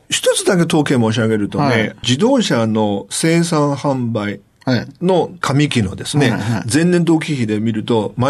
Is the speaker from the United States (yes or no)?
no; China; Japanese is a second language; ただ僕ら中国人にとって頭下げるのが本当できないことであって